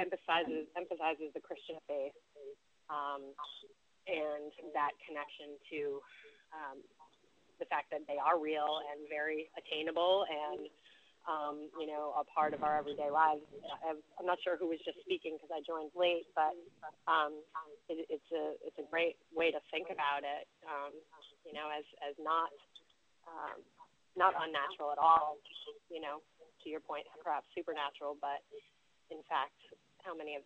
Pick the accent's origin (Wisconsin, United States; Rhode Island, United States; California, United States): Rhode Island, United States; Cranston; I'm from Cranston, Rhode Island